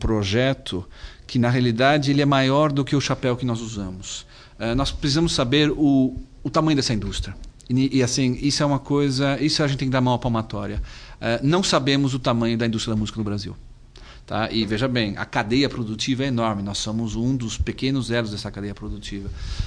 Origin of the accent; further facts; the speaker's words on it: Netherlands; Eu sou holandês, já liguei para a Holanda